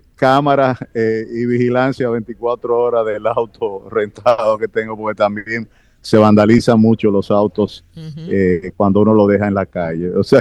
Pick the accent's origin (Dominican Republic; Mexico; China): Dominican Republic; te voy a contar breve mi experiencia como dominicano.